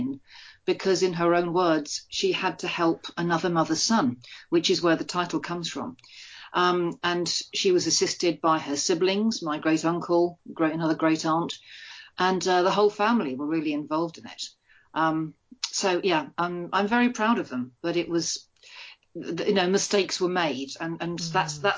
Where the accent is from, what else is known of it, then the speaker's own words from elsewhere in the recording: Jersey; it had always been a wallpaper to my life, growing up in Jersey, because both my parents had grown up as children in the occupation